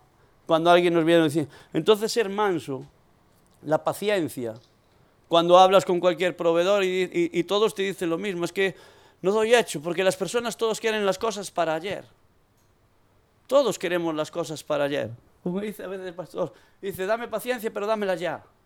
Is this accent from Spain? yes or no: yes; Spain; ¿cómo sabe que somos españoles?